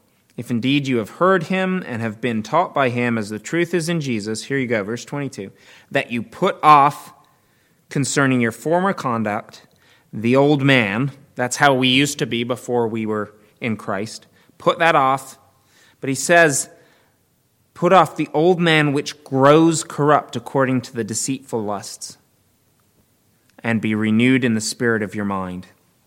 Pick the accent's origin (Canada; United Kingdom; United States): United Kingdom; England; Many of you know I'm from England and they don't say, tell them hi from me in England.